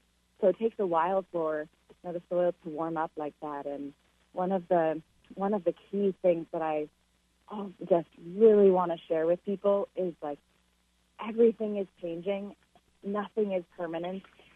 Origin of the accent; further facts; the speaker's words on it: New York, United States; Even though I grew up here in the Finger Lakes, I spent over a decade not here, working on other farms, growing organic seed before moving back and starting Fruition in 2012.